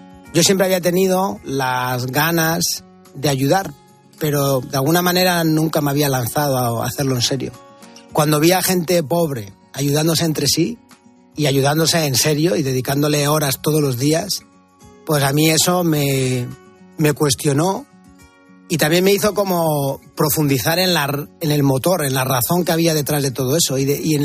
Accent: Madrid, Community of Madrid, Spain; Yo soy de Madrid

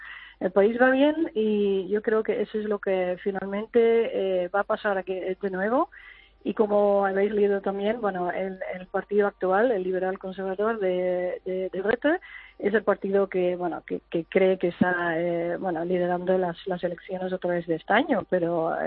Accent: Netherlands; Spanish is a second language; now in Madrid, Spain; yo he vivido 20 años en Madrid y nunca he podido votar ahí para las elecciones generales, porque siendo holandesa, por supuesto.

